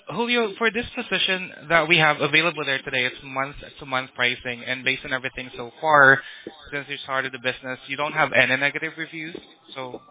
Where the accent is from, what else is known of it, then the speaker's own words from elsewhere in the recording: Philippines; English is a second language; now in California, United States; So, I am Filipino.